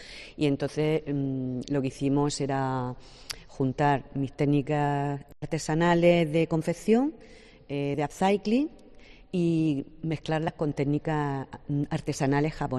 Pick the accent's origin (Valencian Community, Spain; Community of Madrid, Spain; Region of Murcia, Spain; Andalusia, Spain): Region of Murcia, Spain; Las Torres de Cotillas; Yo soy de las Torres de Cotillas.